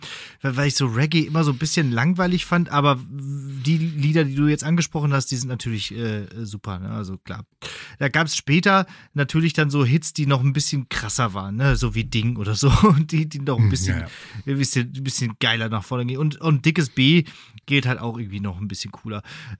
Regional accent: Bottrop, North Rhine-Westphalia, Germany; also ich komme ja aus Bottrop ursprünglich, die Stadt übrigens, in der Martin jetzt wohnt.

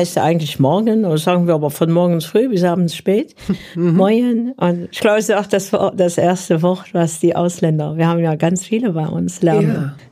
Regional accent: Luxembourg; Ja, ich fühle mich auch als Luxemburgerin und so zwischen Belgien, Deutschland, Frankreich.

